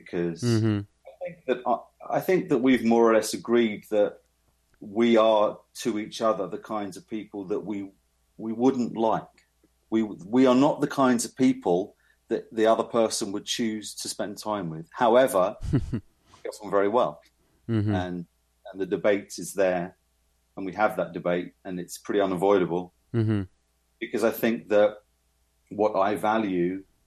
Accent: East of England, United Kingdom; which is on the outskirts of London in the home counties in a county called Essex, which is more of a rural setting. Although where I grew up was in the suburbs.

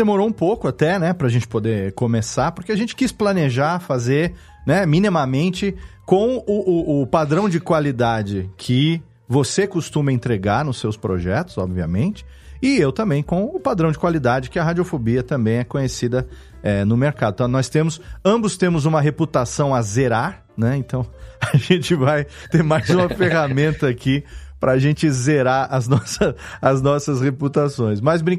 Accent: Serra Negra, São Paulo, Brazil; eu estou aqui em Serra Negra, que é onde eu moro, na minha cidade natal.

